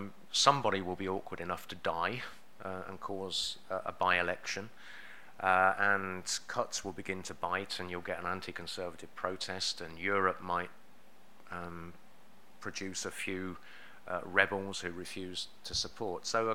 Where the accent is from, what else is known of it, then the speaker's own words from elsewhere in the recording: England, United Kingdom; now in Scotland, United Kingdom; I'm an Englishman in Scotland.